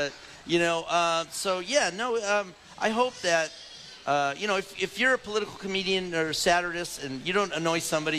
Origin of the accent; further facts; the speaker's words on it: San Diego, California, United States; But I had a screening here in San Diego, which is my hometown